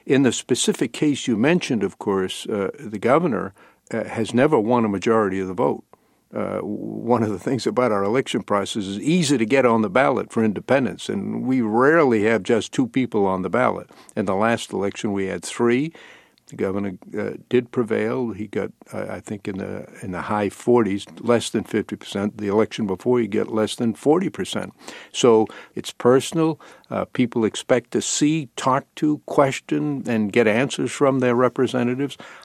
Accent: Maine, United States; I was born and raised in Maine.

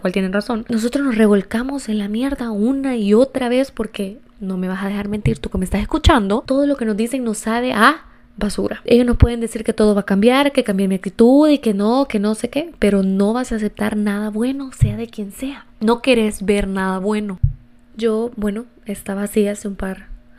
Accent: El Salvador; He escuchado muchas influencers de diferentes países también, no solo El Salvador, de donde yo soy

